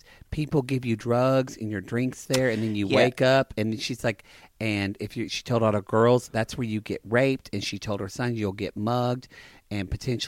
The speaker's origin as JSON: {"language": "English", "town": "Lone Grove", "region": "Oklahoma", "country": "United States", "said": "I'm from Lone Grove, and we call it Grove Mart."}